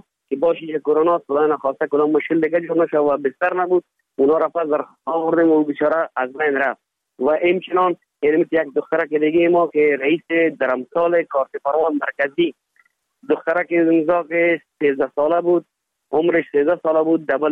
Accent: Afghanistan; now in India; باز ما خود یک ماجر آمدیم از افغانستان به طرف هند آمدیم

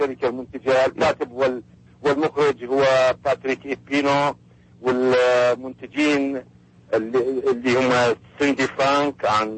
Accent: Iraq; now in United States; عندما اسافر الى امريكا، اترك العراق واجي، والمعاناة اللي أمر بها هنا في هوليوود.

